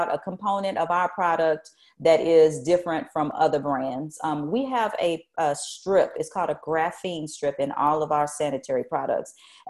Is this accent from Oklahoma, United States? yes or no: yes; Oklahoma, United States; I'm from Oklahoma, born and raised, and we have a lot of windmills that produce energy.